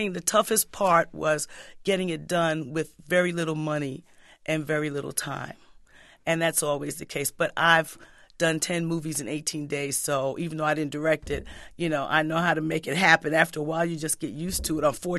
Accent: Harlem, New York, United States; I started in New York. I'm from Harlem, came from Harlem to Hollywood.

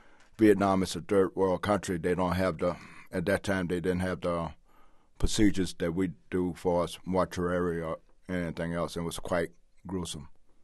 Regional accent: St. Louis, Missouri, United States; now in Los Angeles, United States; not here in Los Angeles, but I'm from St. Louis, in and out of county jails, the state prison system in Missouri.

